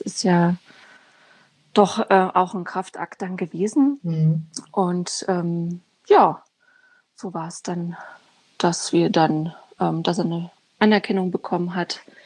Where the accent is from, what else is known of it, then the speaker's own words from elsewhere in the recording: Dresden, Saxony, Germany; born there; ich bin in Dresden geboren, bin 35 aktuell